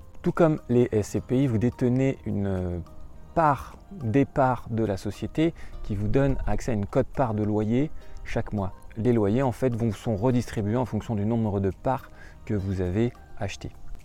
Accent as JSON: {"language": "French", "country": "France", "lives_now": "New Zealand", "said": "Ceci étant, en tant que Français, qu'étranger, ici, on peut acheter des parts"}